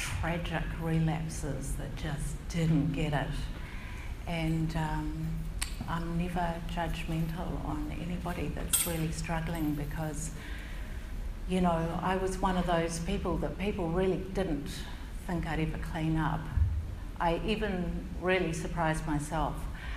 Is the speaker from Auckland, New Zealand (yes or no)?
yes; Auckland, New Zealand; I'm from Auckland and I'm over here for the weekend.